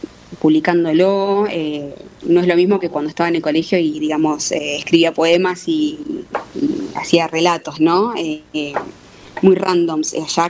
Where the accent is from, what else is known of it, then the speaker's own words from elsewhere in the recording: Buenos Aires, Argentina; yo nací en Argentina, me crié en Argentina, estudié acá en Buenos Aires, nací más precisamente en La Paternal, después me crié en San Telmo. Pero bueno, yo siento que mis raíces se asientan en ambos márgenes del Río de la Plata